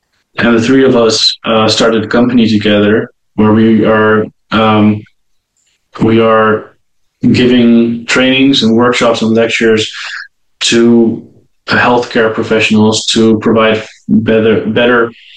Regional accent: Netherlands; The part where I grew up in the Netherlands, we didn't hear the name Chuck Smith ever.

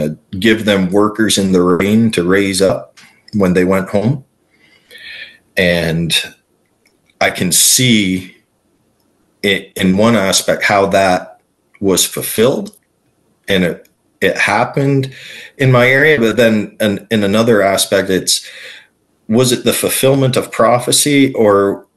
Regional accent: Canada; because I'm Canadian

